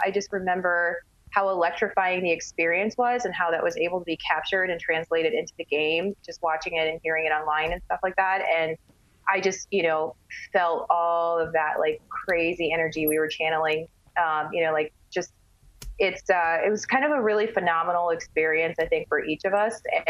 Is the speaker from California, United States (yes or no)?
yes; California, United States; now in Las Vegas, United States; especially like for me living out here in Vegas. I'm from California, so I don't really have a social life out here